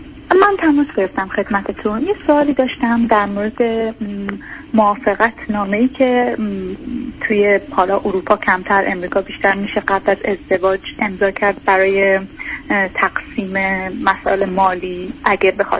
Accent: Iran; moved away as an adult; حدود 3 سال پیش ساکن اروپا هستم، نزدیک 10 سال که از ایران اومدم بیرون، 31 سالمه الان، و برای ادامه تحصیل اومدم، بعدشم شروع کردم به کار کردن و دیگه اینجا موندم.

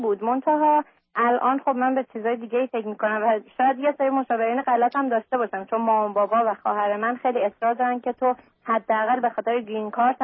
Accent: Iran; moved away as an adult; now in United States; من یک ماهه که از ایران اومدم و با یه آقای زندگی میکنم از طریق ویزای نامزدی کارمو درست کردم و اومدم امریکا الان یک ماهه

